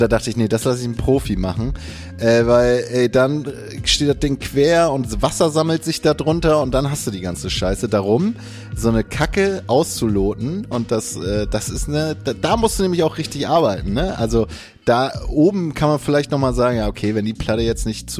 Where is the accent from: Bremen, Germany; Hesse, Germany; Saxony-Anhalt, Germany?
Bremen, Germany; Ich bin ja Bremer und Bremerhaven gehört ja zu Bremen.